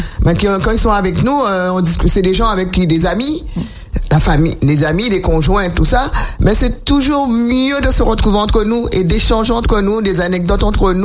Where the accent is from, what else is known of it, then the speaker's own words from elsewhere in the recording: Sainte-Rose, Guadeloupe; Puisque nous sommes des Sainte-Rosiens, comme ils viennent dire, que nous sommes un peuple, je dis un peuple, parce que Sainte-Rose, c'est la plus grande commune de la Guadeloupe, hein.